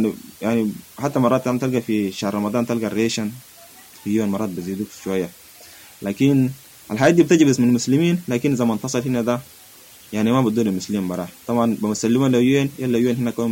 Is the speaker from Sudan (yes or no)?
yes; Sudan; now in Kakuma, Kenya; الآن متواجد في معسكر كاكوما للاجئين بدولة كينيا، فأنا من السودان،